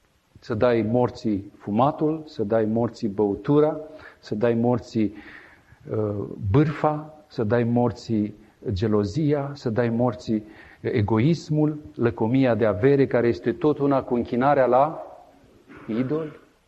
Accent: Bucharest, Romania; La noi, la margine de București, se spune de bășcălie.

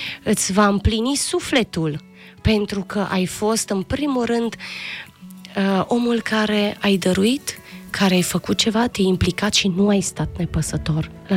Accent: Romania; Noi trăim în România, noi suntem români ca să facem ceva bun pentru țara în care locuim

